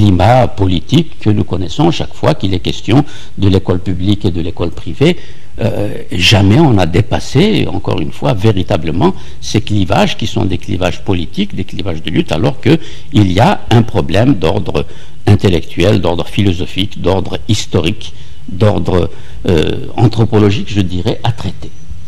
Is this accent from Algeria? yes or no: yes; Algeria; C'est banal puisque j'ai grandi dans l'Algérie coloniale.